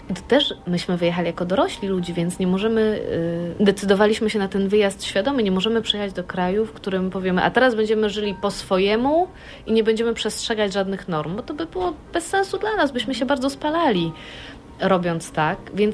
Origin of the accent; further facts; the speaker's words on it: Lower Silesian Voivodeship, Poland; now in Munich, Germany; Ja jestem z Dolnego Śląska